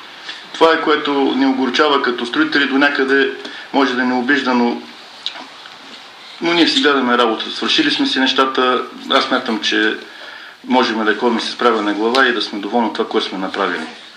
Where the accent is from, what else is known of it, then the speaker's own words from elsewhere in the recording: Vratsa, Vratsa Province, Bulgaria; още повече като врачанин и съответно моите колеги